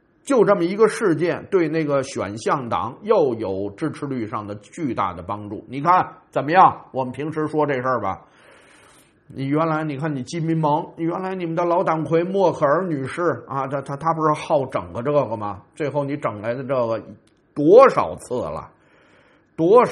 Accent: China; 我们中国人就是钻各种漏洞，占各种小便宜，

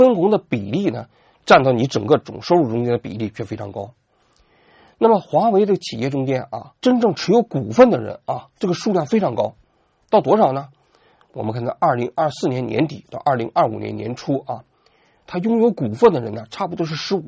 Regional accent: China; 就是属于我们中国人特别喜欢讨论的范畴

